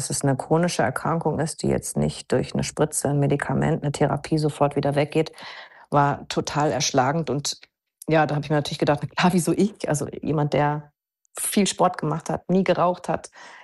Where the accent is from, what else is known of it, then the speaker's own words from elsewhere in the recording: North Rhine-Westphalia, Germany; now in Munich, Germany; Ich habe zu dem Zeitpunkt schon in München gelebt. Ich komme aus NRW, aus der Nähe von Düsseldorf.